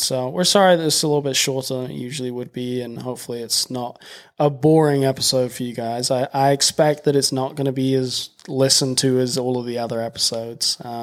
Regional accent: United Kingdom; moved away; They know that I'm British and I've been here for a while.

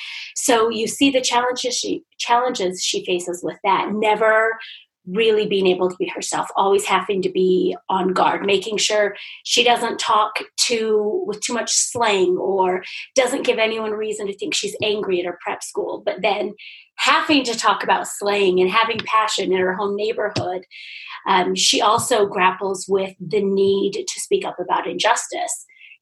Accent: East Millcreek, Utah, United States; also born or lived in Sandy; So I grew up here in the Salt Lake Valley in East Mill Creek and in Sandy. I went to the University of Utah, where I earned a degree in sociology

